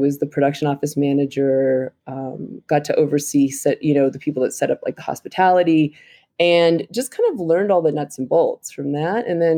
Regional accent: Denver, Colorado, United States; I grew up in Denver. There was a big Air Force base there.

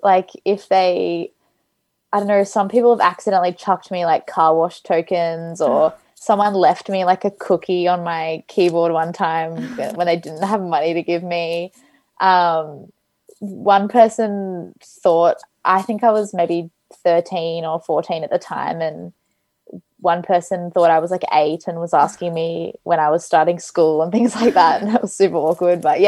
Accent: Melbourne, Victoria, Australia; I'm 18 years old and I'm from Melbourne, Australia.

